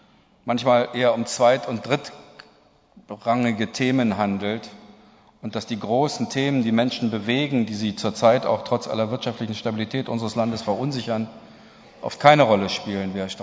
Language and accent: German; Recklinghausen, North Rhine-Westphalia, Germany; also born or lived in Oer-Erkenschwick; Immerhin habe ich wesentliche Schandtaten meiner Jugend in Recklinghausen und in Oer-Erkenschwick vollbracht. Von daher ist mir das nicht völlig fremd.